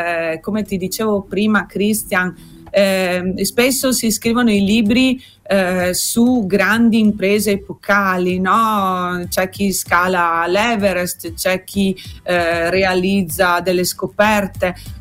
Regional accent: Friuli-Venezia Giulia, Italy; io sono friulana, ho le radici friulane, la mia nonna e il mio nonno erano dei contadini, quindi ho respirato quest'aria friulana dentro la casa e scorre nelle mie vene

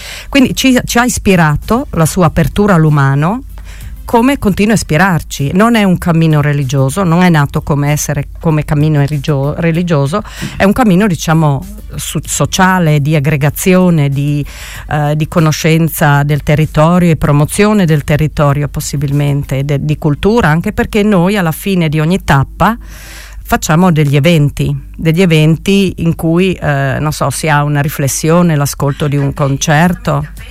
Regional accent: Rivalpo, Friuli-Venezia Giulia, Italy; now in Tolmezzo, Italy; Di Rivalpo, originario, okay. Ma abito a Tolmezzo, sono residente a Tolmezzo. Diciamo che il cordone ombelicale con Rivalpo non è mai stato tagliato.

